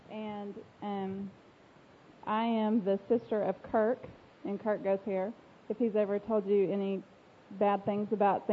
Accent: Frederick, Oklahoma, United States; I'm from Frederick, Oklahoma.

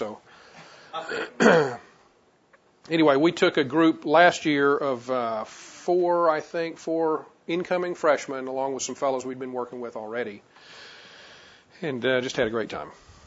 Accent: Baton Rouge, Louisiana, United States; I was born and raised in Baton Rouge, went to school in Louisiana Tech, family of four.

